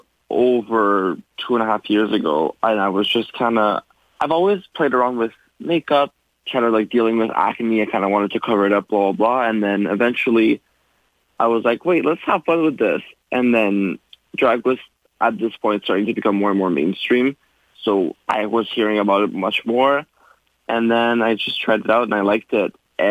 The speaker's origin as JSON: {"language": "English", "town": "Sturgeon Falls", "region": "Ontario", "country": "Canada", "lives_now": "Toronto, Canada", "said": "And I'm from Sturgeon Falls originally, but now I live in Toronto."}